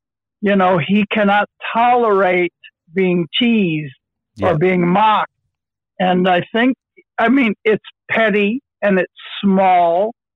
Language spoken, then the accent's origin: English; Detroit, Michigan, United States; My earliest memories were of schoolmates of color, you know, that I had black neighbors and Mexican neighbors